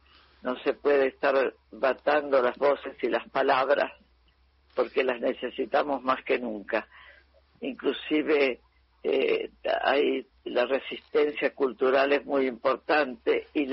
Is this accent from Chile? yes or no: no; Entre Ríos, Argentina; now in Buenos Aires, Argentina; Yo soy de Entre Ríos, por supuesto, entonces estoy viviendo como fuera de mi tierra, aquí en Buenos Aires